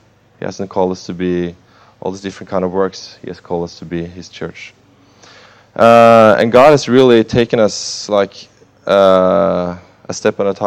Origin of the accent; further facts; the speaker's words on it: Norway; English is a second language; well, I'm going to talk in English. I'm actually from Norway, but I'm going to talk in English.